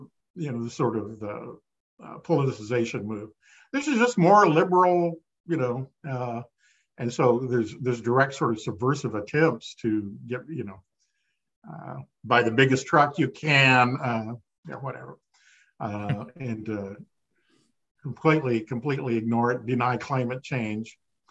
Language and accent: English; Kansas, United States; I grew up in Kansas. We had tornadoes daily in the spring, right?